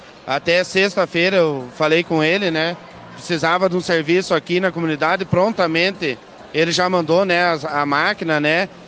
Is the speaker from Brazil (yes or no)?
yes; São Miguel, Brazil; a gente é filho dessa terra, né? Nasci aqui em São Miguel, me criei aqui.